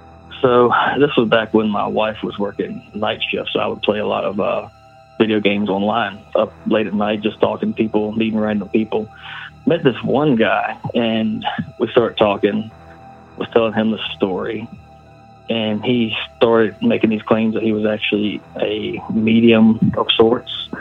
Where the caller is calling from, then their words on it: Virginia, United States; Hey, Braden … from Virginia.